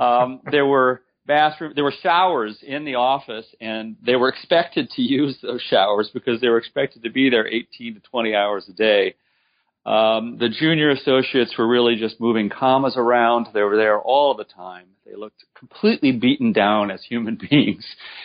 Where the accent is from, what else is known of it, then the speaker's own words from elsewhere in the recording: Indiana, United States; born there; also born or lived in Ohio / Kentucky / Michigan / New Jersey; I was born in Indiana and moved around quite a bit. I never lived any place more than 3 years at a time because my dad was a preacher.